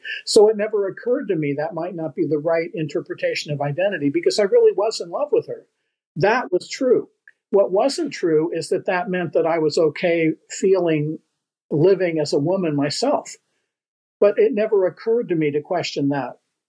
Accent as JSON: {"language": "English", "town": "San Francisco", "region": "California", "country": "United States", "tie": "born or raised there", "said": "Well, I was born in 1955. I grew up in San Francisco also."}